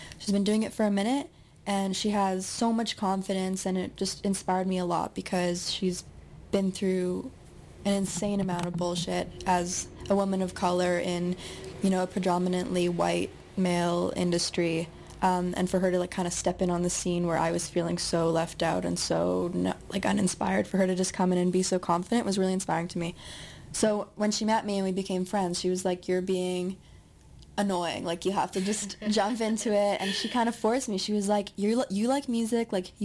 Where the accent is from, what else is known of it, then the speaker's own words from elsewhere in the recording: Coquitlam, British Columbia, Canada; So I grew up in Coquitlam and basically almost dropped out of high school and moved straight downtown